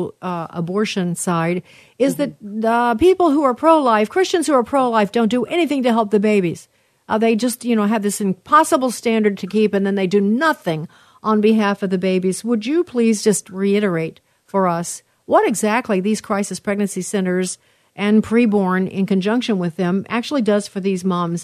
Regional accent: Chicago, Illinois, United States; She studied in Chicago, my hometown

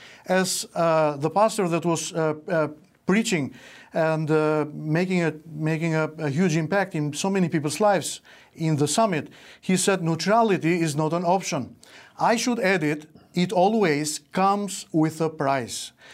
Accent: Albania; English is a second language; We are coming from Albania, thousands of miles far, but it is very dear.

